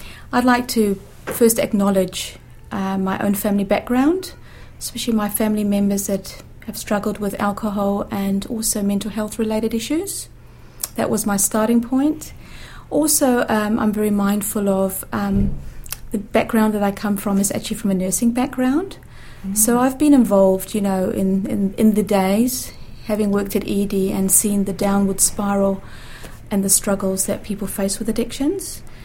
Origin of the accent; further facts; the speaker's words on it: Johannesburg, Gauteng, South Africa; now in New Zealand; The listeners might pick up I have a bit of a twang in my accent from coming from Johannesburg.